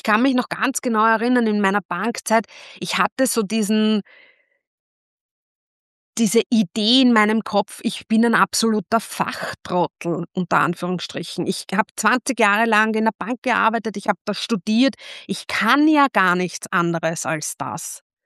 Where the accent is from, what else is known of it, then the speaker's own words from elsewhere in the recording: Vienna, Austria; Also kommen durch geografisch aus Wien, bin mittlerweile Wahlniederösterreicherin